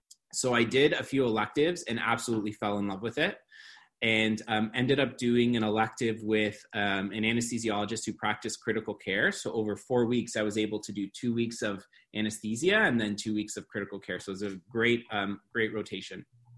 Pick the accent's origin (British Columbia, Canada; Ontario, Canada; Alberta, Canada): Ontario, Canada; Hamilton; I grew up here in Hamilton in Stony Creek.